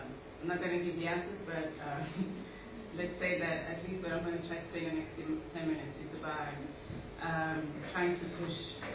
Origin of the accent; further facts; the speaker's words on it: Antwerp, Flanders, Belgium; So I am from Antwerp, from the Flemish part of Belgium myself. I was born there, I grew up there